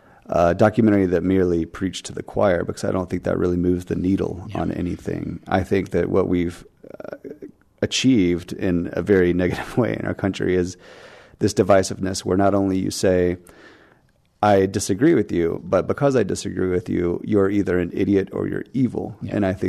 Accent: Georgia, United States; You know, I was living in Southwest Colorado at the time, and I grew up in Georgia.

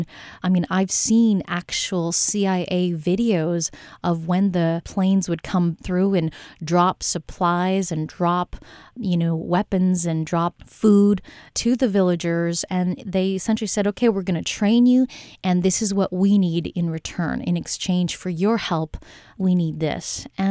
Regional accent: Wausau, Wisconsin, United States; can I claim this space as, you know, yeah, I'm proudly from Wausau.

